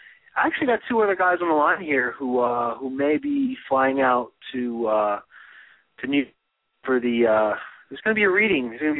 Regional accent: New Jersey, United States; another thing with my background growing up in New Jersey, is I played a little bit of basketball.

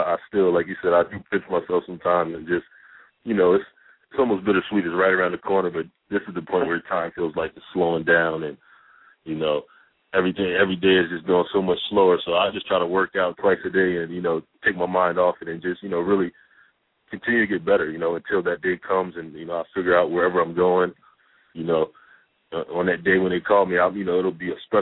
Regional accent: New Jersey, United States; You know, I'm from Jersey, so everybody is, you know, basketball player. Basketball is huge here.

